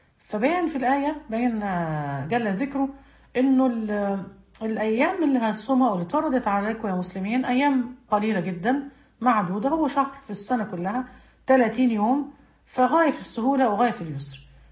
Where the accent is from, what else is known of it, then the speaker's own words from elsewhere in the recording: Egypt; لأنه مثلا إحنا في مصر، خلينا في بلدنا